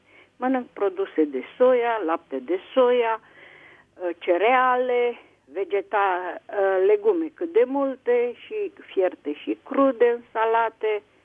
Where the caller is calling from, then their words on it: Bucharest, Romania; Sunt din București.